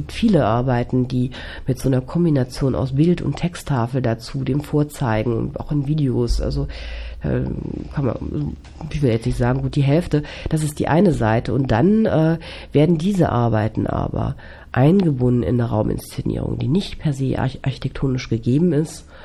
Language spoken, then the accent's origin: German; Hesse, Germany; Ich bin ja hier in Hessen groß geworden